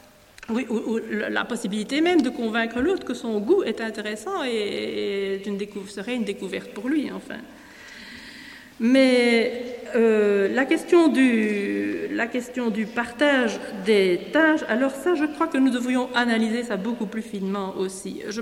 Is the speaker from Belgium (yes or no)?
yes; Belgium; ou chez nous, en Belgique, ça commence à 3 ans, avec les jardins d'enfants